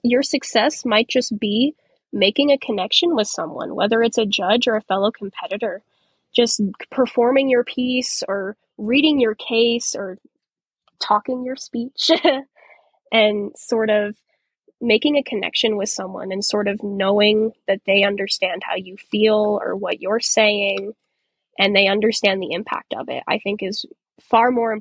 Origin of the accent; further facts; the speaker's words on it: Cheyenne, Wyoming, United States; State, finally getting to have it in my hometown of Cheyenne again, was really, really cool